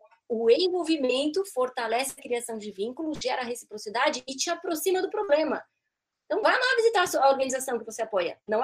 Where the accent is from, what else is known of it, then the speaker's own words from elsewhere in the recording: Greece; Portuguese is a second language; Eu sou grega, então não tem nada de excepcional na minha linguagem.